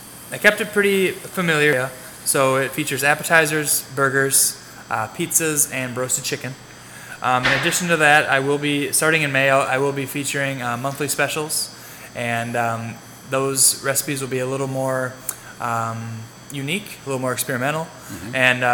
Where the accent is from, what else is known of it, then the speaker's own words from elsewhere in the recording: Tyler, Minnesota, United States; Okay, well, I'm originally from kind of in the area. I'm from Tyler, Minnesota, just down the road.